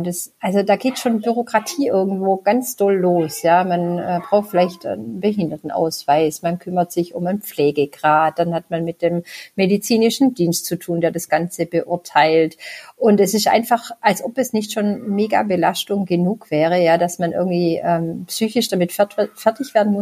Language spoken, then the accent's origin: German; Baden-Württemberg, Germany; accent: Swabian; Ich kann mein Schwäbisch noch schlechter unterdrücken. Ich komme aus dem Kreis Rottweil ursprünglich.